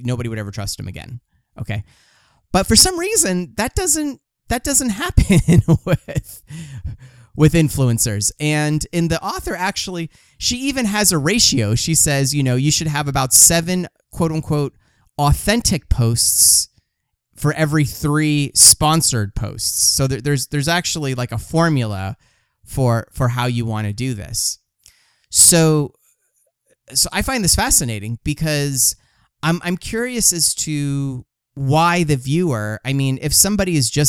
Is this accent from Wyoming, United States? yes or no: no; Los Angeles, California, United States; It reminds me of a story about, you know, I'm from Los Angeles.